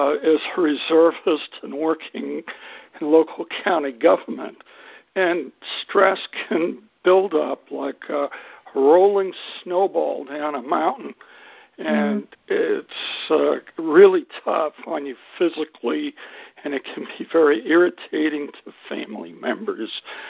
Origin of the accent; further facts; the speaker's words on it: Bluffton, South Carolina, United States; I come from Bluffton, South Carolina